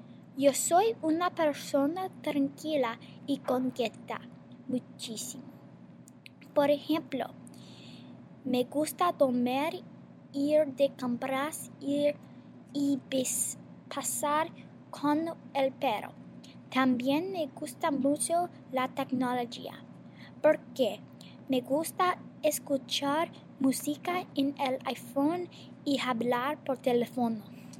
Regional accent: Atlanta, Georgia, United States; Spanish is a second language; Yo soy de Atlanta.

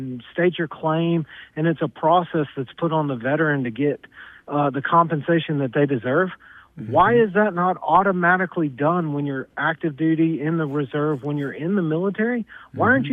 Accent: Alabama, United States; Well, I was raised in Baldwin County.

